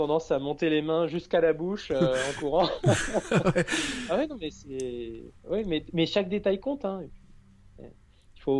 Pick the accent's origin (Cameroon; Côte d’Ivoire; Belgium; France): France; Chambéry, Auvergne-Rhône-Alpes; moi en plus je suis originaire de Savoie, au départ je suis Chambéry.